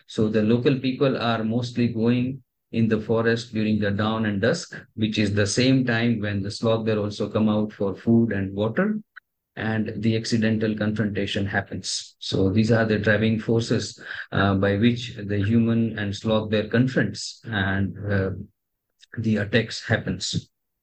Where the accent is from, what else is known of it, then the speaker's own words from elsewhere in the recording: India; English is a second language; if we don't do anything from India as an Indian citizen or as an Indian scientist, then It is possible that world will never know many things about sloth bear